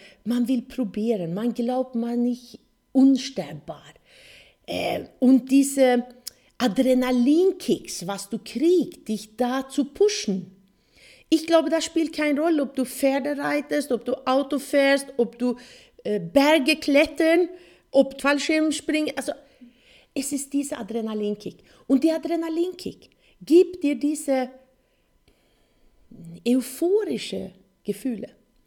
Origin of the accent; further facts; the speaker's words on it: Sweden; German is a second language; weil Motorsport war, wo ich aufgewachsen bin in Schweden, eine große Sache